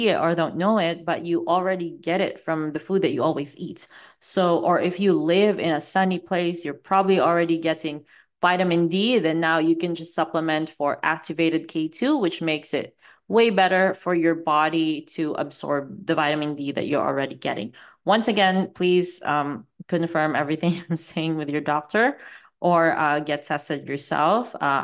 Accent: Philippines; But I grew up in the Philippines

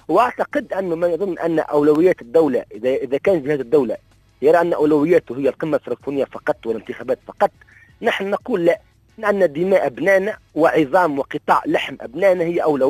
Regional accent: Tunisia; نحن تونسيون، علينا أن نتعامل معنا كتونسيين

